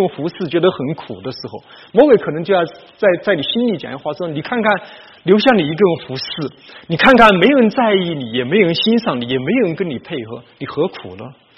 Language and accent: Chinese; China; 西方人比我们中国人更习惯或者说更擅长对事不对人